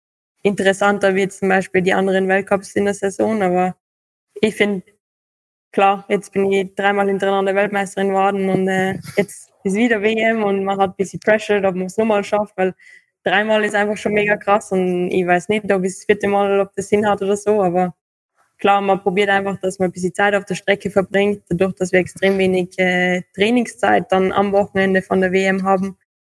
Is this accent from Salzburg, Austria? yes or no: yes; Saalbach, Salzburg, Austria; ich komme aus Salbach, bin 23 Jahre alt